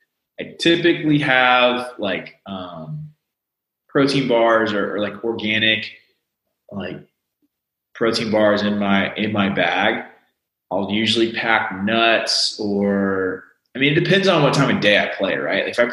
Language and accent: English; the Carolinas, United States; So I'm from the Carolinas originally, and we moved back because we wanted to be closer to our family.